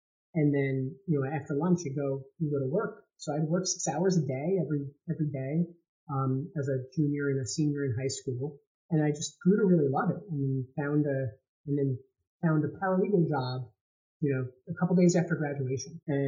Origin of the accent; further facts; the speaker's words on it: New Jersey, United States; I went to Woodbridge Vo-Tech. I grew up in Middlesex County. I still live in Middlesex County. I love it here.